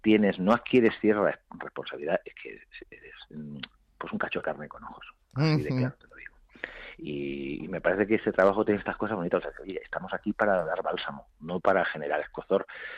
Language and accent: Spanish; Albacete, Castilla-La Mancha, Spain; also born or lived in Melilla; me fui muy temprano, me fui con 6 años de Melilla. Y no he podido volver desde entonces. Y yo me he criado en Albacete